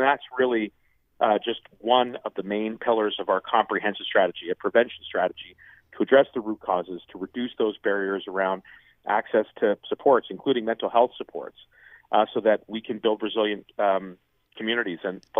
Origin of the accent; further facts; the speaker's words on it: Toronto, Ontario, Canada; my hometown in Toronto.